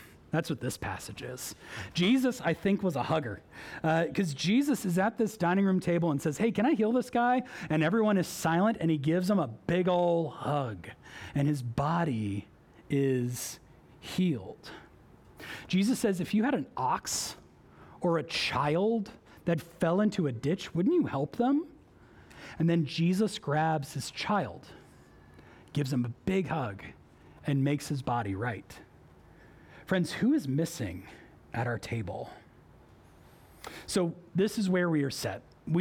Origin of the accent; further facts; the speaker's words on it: Boston, Massachusetts, United States; I grew up in Boston. The T is the train that takes you everywhere throughout Boston.